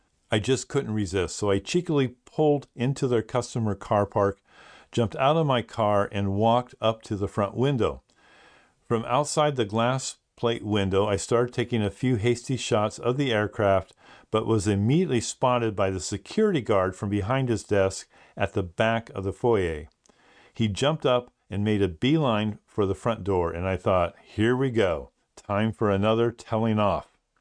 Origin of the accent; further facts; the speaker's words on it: Bath, South West England, United Kingdom; even in my hometown of Bath in the UK